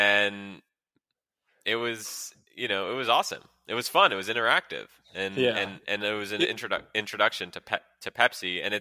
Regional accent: Montreal, Quebec, Canada; I grew up in Montreal

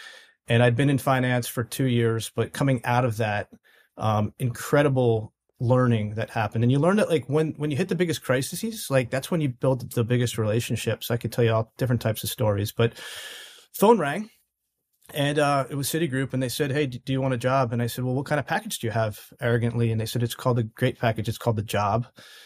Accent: New York City, New York, United States; I'm from the New York City area

